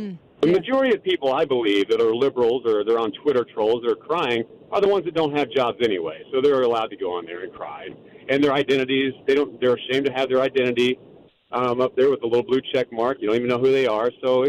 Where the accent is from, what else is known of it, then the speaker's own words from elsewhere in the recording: Texas, United States; I grew up in Texas, and, you know, when I was younger, my dad did that with me when I was 5 years old.